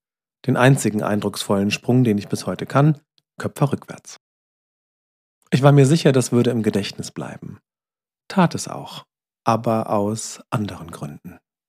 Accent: Bad Soden, Hesse, Germany; In Bad Soden, wo ich groß geworden bin, machte das Freibad üblicherweise am Wochenende des 1. Mai auf.

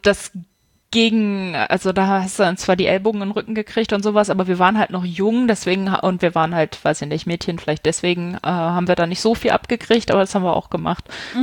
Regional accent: Hanover, Lower Saxony, Germany; also ich komme aus Hannover

